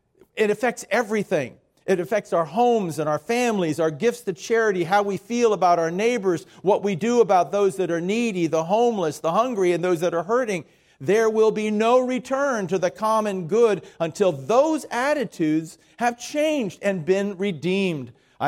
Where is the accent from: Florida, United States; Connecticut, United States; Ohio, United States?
Florida, United States; Miami; I grew up in Miami. I know that area very well.